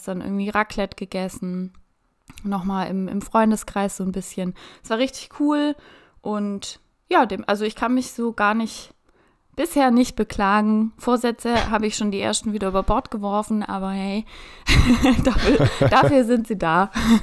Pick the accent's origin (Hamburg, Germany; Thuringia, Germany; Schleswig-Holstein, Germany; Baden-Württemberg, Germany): Baden-Württemberg, Germany; Reutlingen; wo ich herkomme, meine Geburtsstadt in Reutlingen